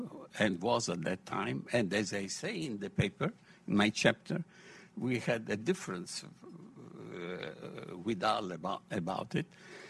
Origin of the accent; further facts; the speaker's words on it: Rome, Lazio, Italy; I think I am the one who comes from more distance here because I come from Rome